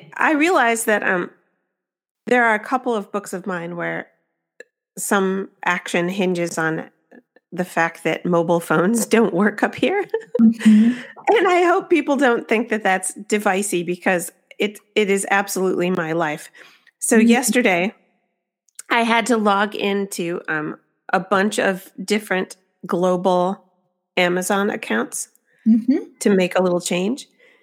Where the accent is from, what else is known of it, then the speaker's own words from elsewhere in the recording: Michigan, United States; also born or lived in New York City; I have now a series set in Michigan with Tanya, where I grew up. I grew up in Western Michigan. And I lived in New York City for 16 years